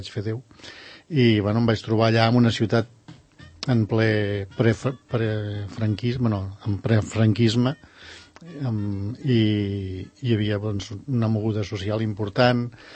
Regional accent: Vilanova i la Geltrú, Catalonia, Spain; also born or lived in Cubelles; Jo vaig néixer a Mas Guineu, a Cubelles, en una masia allà isolada, i als 9 anys vam marxar de la masia perquè es va morir el meu avi, que era el pagès, i vam anar a Vilanova.

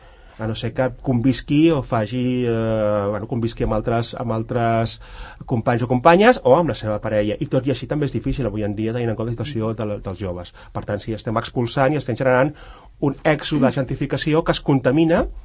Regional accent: Sant Cugat del Vallès, Catalonia, Spain; i em mataran els que són santcugatens, com jo, per tant, ho puc dir, som un barri de Barcelona

